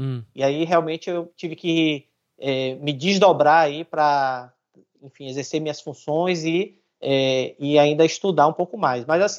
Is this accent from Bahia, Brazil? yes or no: yes; Salvador, Bahia, Brazil; also born or lived in São Paulo / Campinas; eu fui advogado da Petrobras aqui em Salvador, sou de Salvador, da Bahia